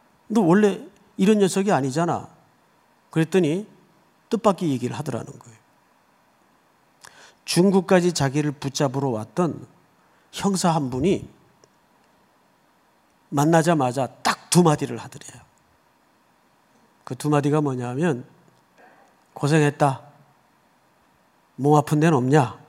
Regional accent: South Korea; 항상 우리는 부르짖는 기도는 한국 사람들 참 잘하는데

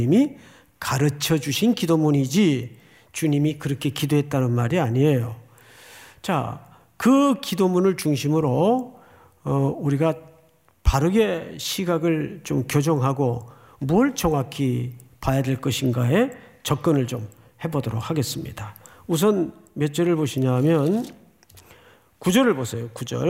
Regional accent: Daegu, South Korea; 제가 어린 시절을 대구에서 살았기 때문에

